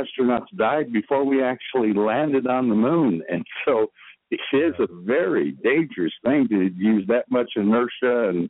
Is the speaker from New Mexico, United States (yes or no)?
yes; Alamogordo, New Mexico, United States; born there; my father was stationed at Holloman Air Force Base from 46 on, and I was born in 1950 in Alamogordo.